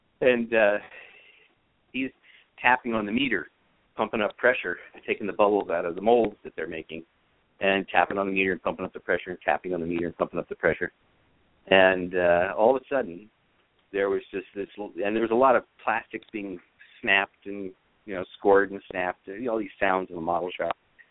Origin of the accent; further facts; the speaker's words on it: San Francisco, California, United States; And I said, well, but I grew up in San Francisco. I got no problem with it.